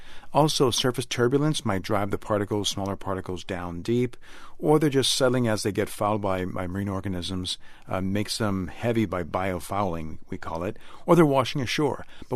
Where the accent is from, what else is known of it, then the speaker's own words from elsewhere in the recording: Mississippi, United States; So I grew up in near the Gulf of Mexico, and you'd walk on the beach in southern Mississippi. My stepfather was a fisherman.